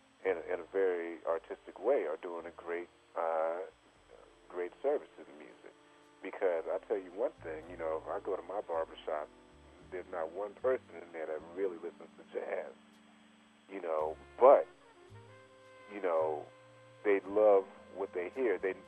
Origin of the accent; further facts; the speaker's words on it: Los Angeles, California, United States; born there; I mean, though I was born in Los Angeles, my whole family's from New York. So everybody's there.